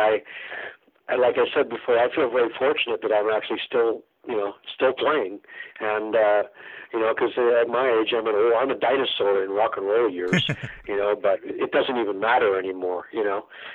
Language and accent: English; Calgary, Alberta, Canada; also born or lived in Halifax / Toronto / Montreal; I'm from Calgary originally, but, you know, through the course of my life until now, I've lived in Halifax, I've lived in Toronto, I've lived in Montreal